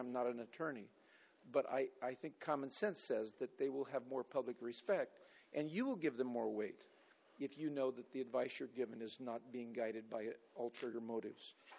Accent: Nipomo, California, United States; I'm from Napomo.

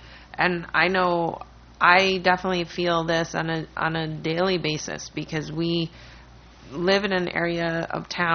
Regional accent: Ohio, United States; in my mind tiny because I'm from Ohio, mini mall

